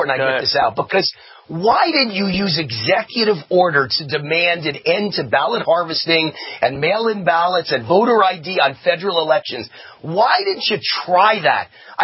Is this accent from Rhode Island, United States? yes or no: no; New York, United States; I'm from New York. You're from New York. I'm ashamed